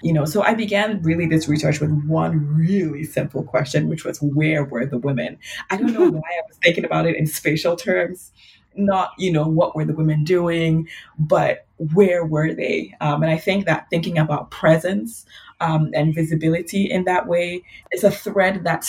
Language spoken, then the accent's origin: English; Ghana; So I grew up in Ghana. So although it's an English-speaking country, we're surrounded by French-speaking countries.